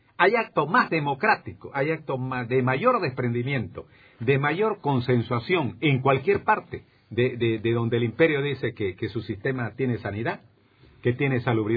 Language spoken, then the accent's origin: Spanish; Santa Cruz, Bolivia; yo soy cruceño, yo no creo en la autonomía.